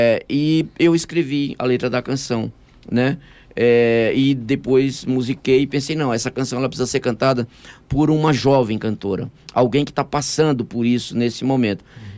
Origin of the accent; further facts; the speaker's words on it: Paraíba, Brazil; Eu falei, isso é Paraíba. Uhum. É minha terra.